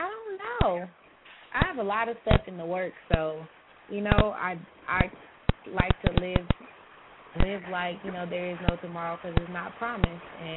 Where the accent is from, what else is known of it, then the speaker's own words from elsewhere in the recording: Sacramento, California, United States; So, yes, I'm born and raised in Sacramento. I'm repping Sac all day.